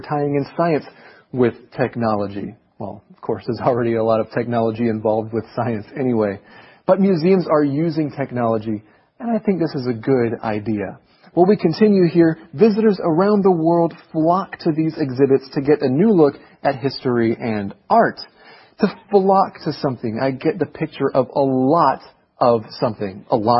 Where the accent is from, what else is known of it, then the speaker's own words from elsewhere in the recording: Taiwan; Actually, I grew up in Taiwan.